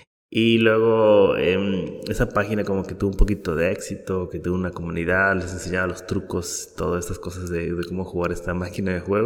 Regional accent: Mexico; De hecho, soy mexicano, siempre se me olvida decir, pero soy mexicano.

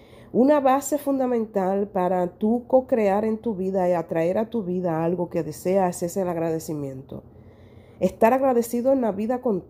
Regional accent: Cuba; now in Netherlands; Yo que soy cubana, vengo de Cuba. Gracias a Dios, desde que empecé con el desarrollo personal, cuando me fui a vivir a Holanda, llevo muchos años trabajando en mí.

